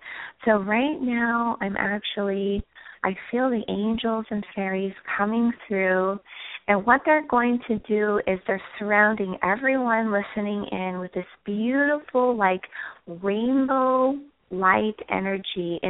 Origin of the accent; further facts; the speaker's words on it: Nevada, United States; By the way, I'm from Nevada